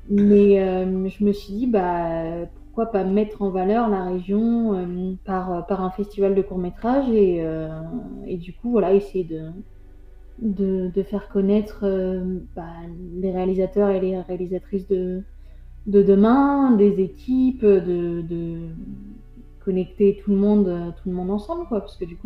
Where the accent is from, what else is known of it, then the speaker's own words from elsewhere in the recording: Nantes, Pays de la Loire, France; Encore une fois, mon côté chauvin. parce que je suis nantaise